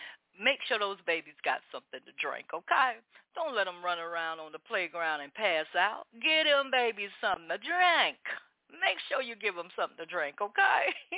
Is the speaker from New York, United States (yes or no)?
no; Miami, Florida, United States; You know, I was raised up in Miami, Florida, where it is hot. Okay. But Miami, Florida have that mush, that sticky hot. Okay, out here it has that dry hot.